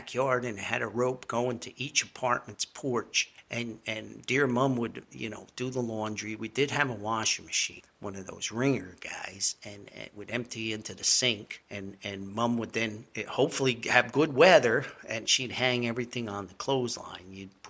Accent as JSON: {"language": "English", "town": "Paterson", "region": "New Jersey", "country": "United States", "tie": "born or raised there", "said": "And I grew up on Wayne Avenue in Paterson, New Jersey."}